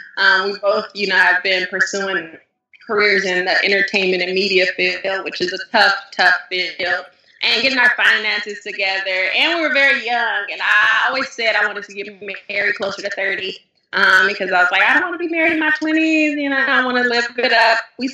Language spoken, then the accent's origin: English; Los Angeles, California, United States; We actually, we're both from Los Angeles, and we went to the University of California, Riverside, and we met my freshman year.